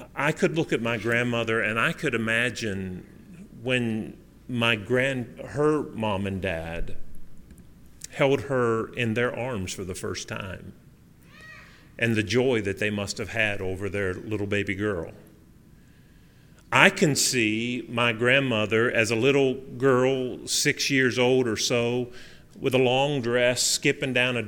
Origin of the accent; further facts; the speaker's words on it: West Virginia, United States; my grandma and granddad, we grew up in West Virginia. I grew up in West Virginia.